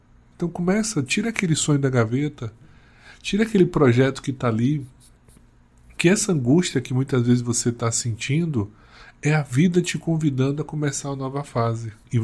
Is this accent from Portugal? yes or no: no; Northeast Region, Brazil; Sou nordestino, então aqui é um mês também de muita alegria do São João